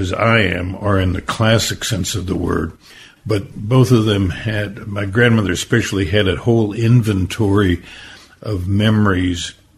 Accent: St. Louis, Missouri, United States; born there; I was born in St. Louis, Missouri.

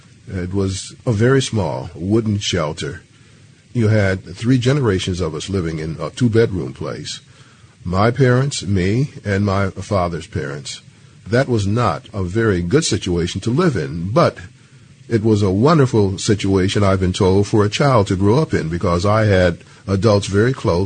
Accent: Hurtsboro, Alabama, United States; born there; I was born in Hertzboro, Alabama.

